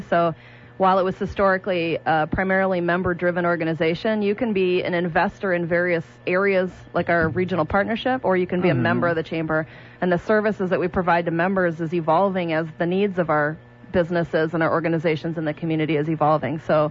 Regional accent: Iowa City, Iowa, United States; I grew up originally in Iowa City, which is very similar in size and demographic makeup to the to Fox Cities, to Appleton. I came to Wisconsin originally for college at Beloit, Wisconsin.

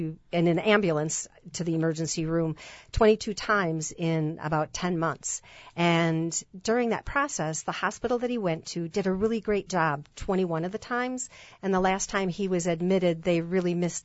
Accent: Freedom, Wisconsin, United States; as you heard, and I'm from Freedom, Wisconsin, and I started a business called All About Spirit.

